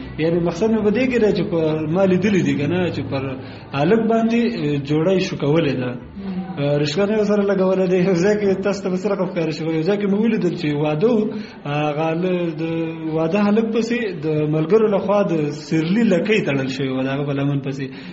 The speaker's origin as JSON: {"language": "Pashto", "region": "Kunar", "country": "Afghanistan", "said": "زه اصلا د کونړ ولایت اوسېدونکی یم."}